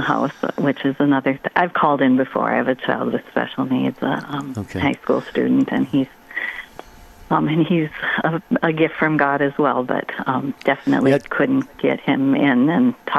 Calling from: Minnesota, United States; Hi. I'm calling from Minnesota

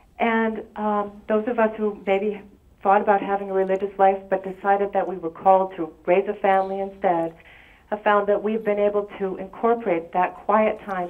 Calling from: Rhode Island, United States; Rhode Island.

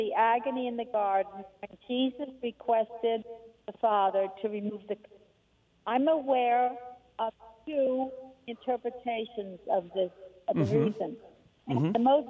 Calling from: New Orleans, Louisiana, United States; I'm calling from the New Orleans area.

